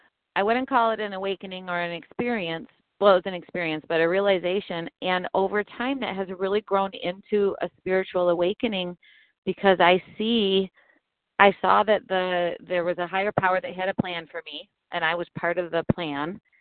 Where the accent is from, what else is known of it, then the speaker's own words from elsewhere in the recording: Michigan, United States; I'm actually from Michigan.